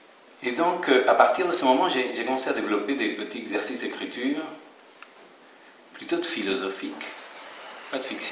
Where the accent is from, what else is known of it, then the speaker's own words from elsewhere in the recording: Buenos Aires, Argentina; born there; French is a second language; also born or lived in Paris, France; Mon père est yougoslave, c'est José. Je suis né en Argentine, à Buenos Aires, il y a 44 ans. Et puis, j'ai passé quelques années de mon enfance à Paris. Alors, ça explique mon français.